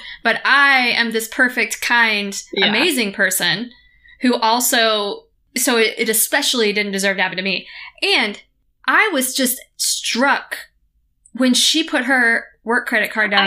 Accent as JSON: {"language": "English", "region": "Tennessee", "country": "United States", "tie": "born or raised there", "said": "I am a nice, kind, polite person because I was raised in Tennessee."}